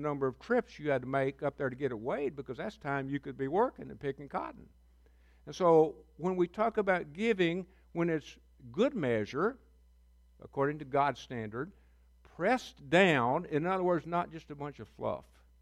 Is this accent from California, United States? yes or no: no; Arkansas, United States; I was raised in Northeast Arkansas. My grandparents, believe it or not, were sharecroppers.